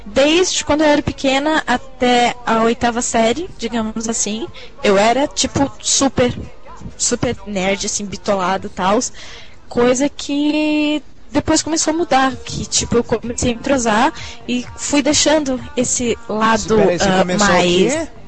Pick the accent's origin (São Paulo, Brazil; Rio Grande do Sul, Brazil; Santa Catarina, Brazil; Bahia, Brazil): Rio Grande do Sul, Brazil; accent: small-town Rio Grande do Sul; falando com sotaque idiota que eu tinha de cidade pequena do Rio Grande do Sul